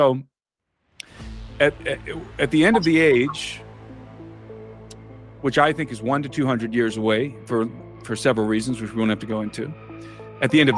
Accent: United States; Because even though I'm an American from the United States, if I go to Iran and break their laws

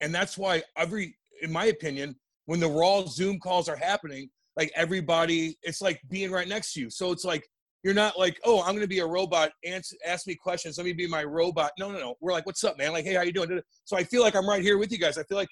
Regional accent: Eureka, Missouri, United States; God's country.

